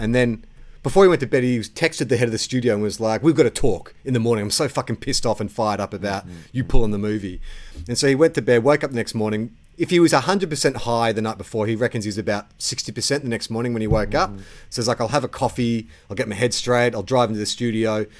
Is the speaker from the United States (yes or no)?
no; Australia; now in London, United Kingdom; As an Aussie living in London, working in the NHS